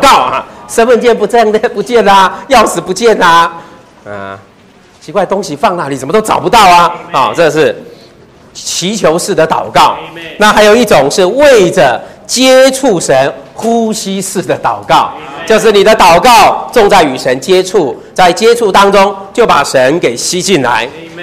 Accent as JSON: {"language": "Chinese", "country": "China", "said": "我们中国人看到秘诀啊眼睛就亮起来了啊"}